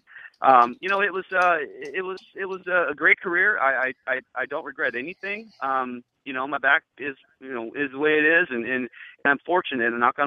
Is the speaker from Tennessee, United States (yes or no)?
no; Spokane, Washington, United States; Well, where I grew up was in Spokane. It was right basically on the border of Idaho, basically.